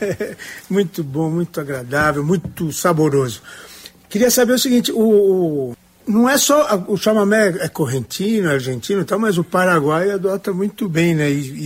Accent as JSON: {"language": "Portuguese", "region": "São Paulo", "country": "Brazil", "moved": "yes", "said": "Sou paulista, mas eu cheguei em 85 aqui."}